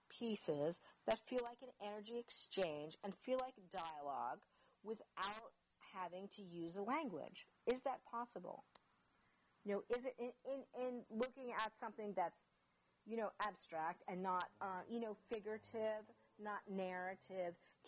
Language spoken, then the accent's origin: English; United States; first language en; now in Germany; I'm an American. I live here. English is my primary language. That's what I speak.